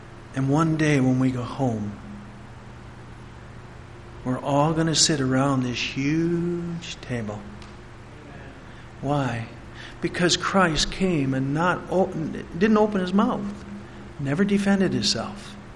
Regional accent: Canada; even growing up in Canada.

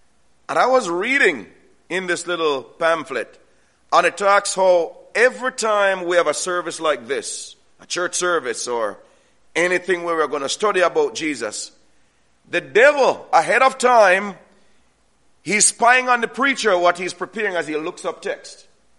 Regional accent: Jamaica; I grew up in Jamaica. And when I lived with an older sister, I was less than a mile from the sea.

